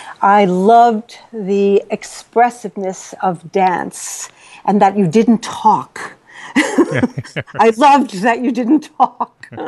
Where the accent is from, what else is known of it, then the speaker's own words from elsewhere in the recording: New York City, New York, United States; I grew up very poor in the Bronx and then in Brooklyn.